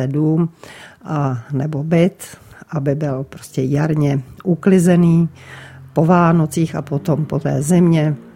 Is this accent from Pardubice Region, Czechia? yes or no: no; Prague, Czechia; Protože já jsem vyrůstala v Praze, byla jsem tam asi od 4 let